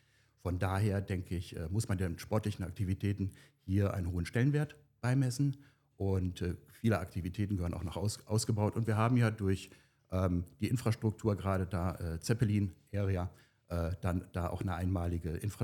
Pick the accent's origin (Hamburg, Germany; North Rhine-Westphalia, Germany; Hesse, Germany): North Rhine-Westphalia, Germany; Duisburg; also born or lived in Berlin; now in Potsdam, Germany; Ich bin sozusagen gebürtiger Duisburger, komme aus dem Kohlenbott, habe da meine Kindheit verbracht, bin dann über Düsseldorf-Köln, habe da eine Schleife beruflich, habe in Berlin studiert